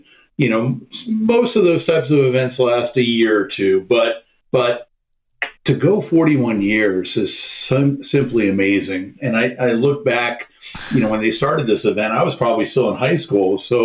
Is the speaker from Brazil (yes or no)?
no; Florida, United States; also born or lived in New Jersey; I was born in New Jersey, only lasted there about 6 years. And thankfully, I don't have a Jersey accent. And my parents moved quickly down to Florida, where I grew up, went to high school, went to college at the University of Florida